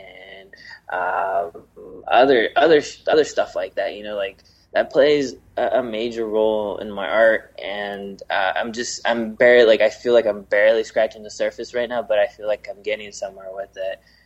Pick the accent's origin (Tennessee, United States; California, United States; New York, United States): California, United States; my parents are Mexican, you know, I was born in the States, so it makes me Mexican American. But if you really want to go like back to history, I'm a Californiano.